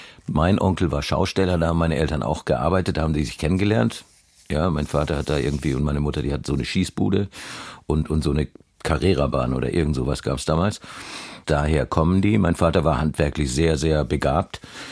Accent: Karlsruhe, Baden-Württemberg, Germany; born there; Ich wurde geboren in Karlsruhe 1963, 18.12. Ich bin ein Kind italienischer Eltern, also Vollblut-Italiener.

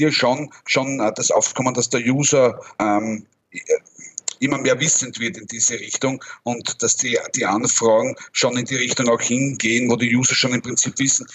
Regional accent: Austria

